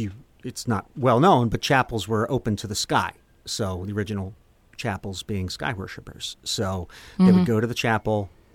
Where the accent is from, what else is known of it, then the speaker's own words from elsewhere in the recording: Texas, United States; I'm a dude from Texas.